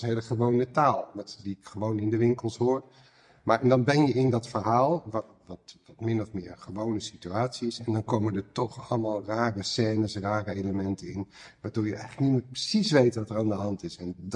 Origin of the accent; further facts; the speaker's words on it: Rotterdam, South Holland, Netherlands; Ik ben opgegroeid in Rotterdam